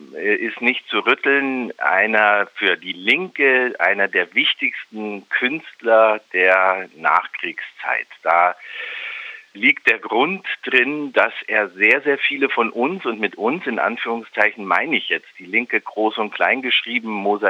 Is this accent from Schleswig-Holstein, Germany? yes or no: no; Bavaria, Germany; an mehreren Orten in Oberbayern, wo ich herkomme